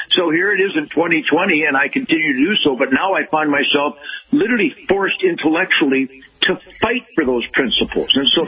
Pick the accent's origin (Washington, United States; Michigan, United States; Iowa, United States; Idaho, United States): Michigan, United States; Detroit; Absolutely. Born in Detroit in 1948 when it was known as the Arsenal of Democracy